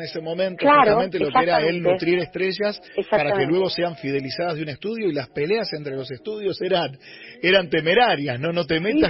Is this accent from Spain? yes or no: no; Argentina; como todo argentino de bien